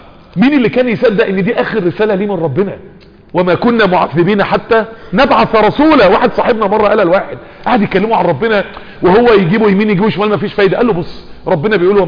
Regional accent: Mansoura, Dakahlia, Egypt; محمد واحمد دول عندنا في المنصوره

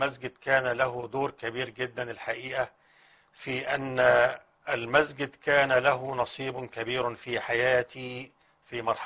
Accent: Minshat al-Umara, Egypt; أما عن النشأة فأنا من مواليد منشية الأمراء.

